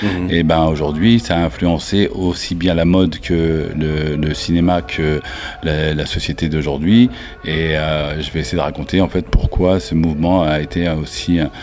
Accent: Morocco; Toujours le Maroc parce que mon pays d'origine, et surtout que je viens de là-bas

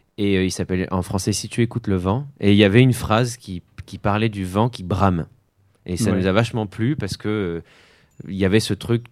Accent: Montpellier, Occitanie, France; j'ai grandi à Montpellier

